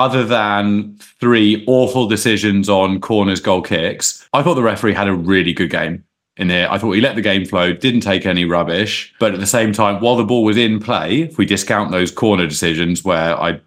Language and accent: English; South East England, United Kingdom; now in Oxford, United Kingdom; I was brought up on the Isle of Wight and I live in Oxford.